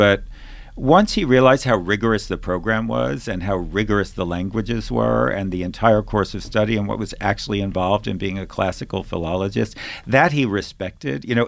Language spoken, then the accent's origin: English; Long Island, New York, United States; Look, I grew up on Long Island in the 1970s